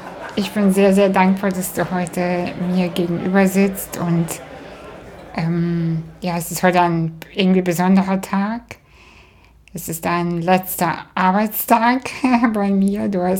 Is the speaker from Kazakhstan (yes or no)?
yes; Kazakhstan; now in Germany; Wir sind beide aus Kasachstan und sind, soweit ich weiß, im gleichen Jahr sogar